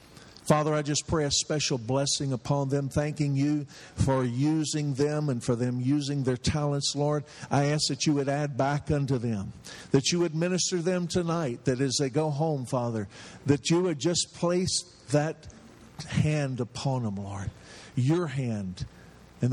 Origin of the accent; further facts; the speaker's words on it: Kenedy, Texas, United States; I'm from Kennedy, Texas, which is deep south Texas. I'm about 3 hours from the Mexican border.